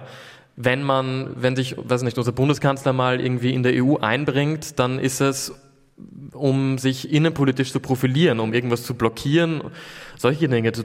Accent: Austria; Also, also bei uns in Österreich gibt es eben 5 Parlamentsparteien

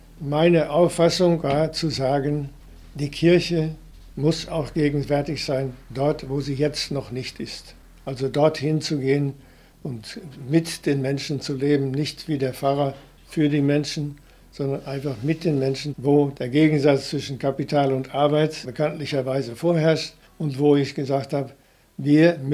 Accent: North Rhine-Westphalia, Germany; Ich bin gebürtig aus dem Sauerland, aus einer Arbeiterfamilie.

